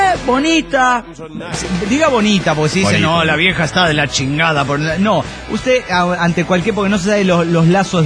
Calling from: Costa Rica; de Costa Rica.

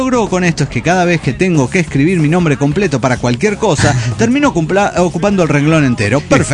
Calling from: San Luis, Argentina; de San Luis.

